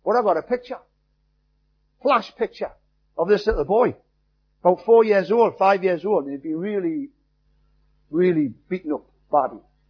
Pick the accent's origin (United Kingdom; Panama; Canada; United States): United Kingdom; North East England; I'm a Geordie.